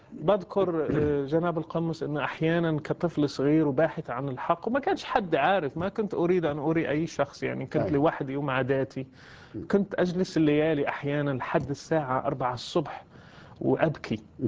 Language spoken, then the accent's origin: Arabic; Morocco; أنا مغربي، ولدت بأسرة مغربية، وأبويا إمام مسجد ومعلم قرآن